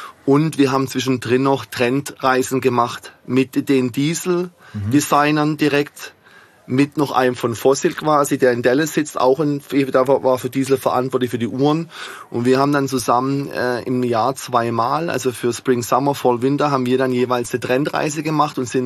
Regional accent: Pforzheim, Baden-Württemberg, Germany; Also ich komme ja aus Pforzheim.

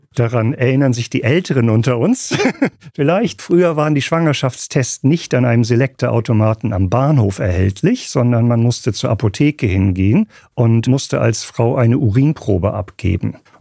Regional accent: Switzerland; Ich bin aus der Schweiz.

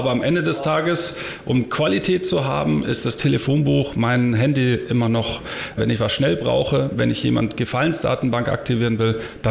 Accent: Dachau, Bavaria, Germany; also born or lived in Colombia / Ecuador / Venezuela; Ich bin in Dachau aufgewachsen oder geboren und dann mit meinem Vater

